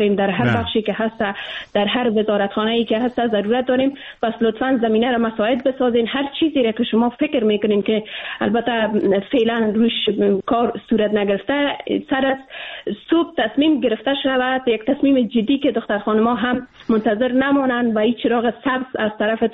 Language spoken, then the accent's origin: Persian; Afghanistan; ما به عنوان یک افغان